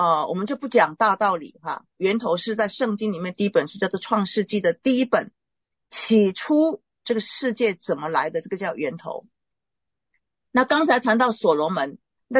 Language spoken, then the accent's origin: Chinese; Taiwan; 那我是台湾人，但是呢，我在中国走动了近30年哈